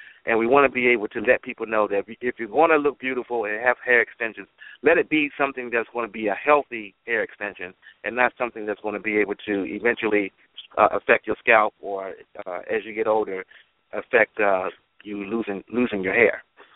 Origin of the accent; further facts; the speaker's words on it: United States; I'm a businessman from the United States.